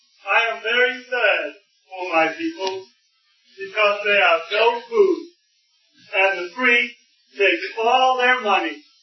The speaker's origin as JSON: {"language": "English", "country": "Malawi", "lives_now": "South Africa", "said": "I come from Malawi to work in the gardens here in South Africa"}